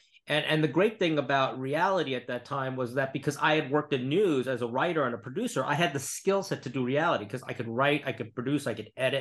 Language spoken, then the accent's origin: English; New York, United States; and I'm from New York